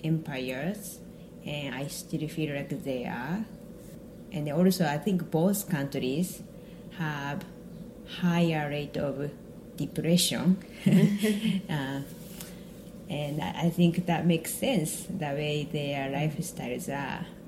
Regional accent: Japan; now in United States; I'm originally from Japan

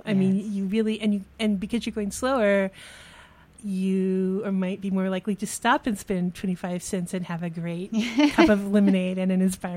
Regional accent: Texas, United States; born there; I mean, I was born in Texas, but we would do it in southern accents that really weren't right

